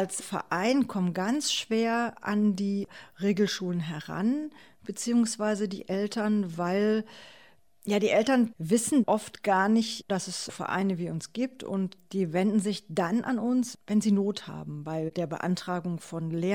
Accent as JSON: {"language": "German", "region": "East Germany", "country": "Germany", "tie": "born or raised there", "said": "Ich selbst bin in der ehemaligen DDR aufgewachsen"}